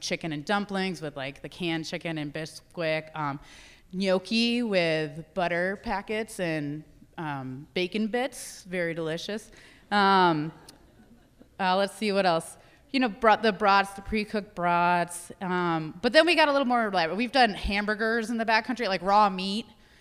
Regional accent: East Coast, United States; I'm from the East Coast, so I talk with my hands and do this a lot.

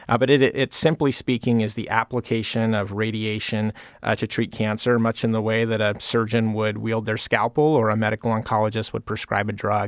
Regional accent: Seattle, Washington, United States; now in Eagle River, United States; I grew up in the Seattle area in a large family. I had seven sisters

